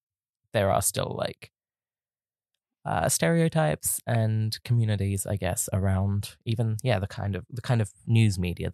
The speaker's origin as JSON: {"language": "English", "region": "Queensland", "country": "Australia", "tie": "born or raised there", "also_born_or_lived": "Sydney", "said": "I was born in Sydney, grew up in Queensland."}